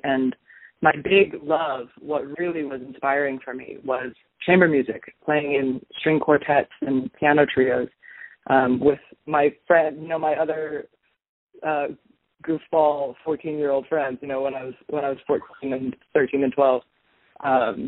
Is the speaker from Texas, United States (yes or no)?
yes; Austin, Texas, United States; now in Oregon, United States; Right now I'm in Oregon. I'm originally from Austin, Texas, and I grew up in that vibrant music scene, really strong, especially like in the like country … kind of scene.